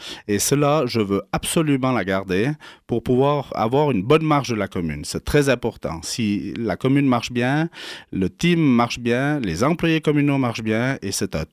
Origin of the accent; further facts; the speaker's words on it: Charras, Nouvelle-Aquitaine, France; Je suis né à Charras, originaire de Charras. J'ai 47 ans